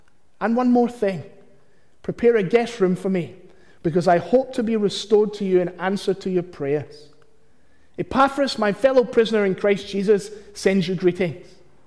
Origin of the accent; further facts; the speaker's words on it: Glasgow, Scotland, United Kingdom; When I was in a youth group back in the church that I grew up in Glasgow, I was about 15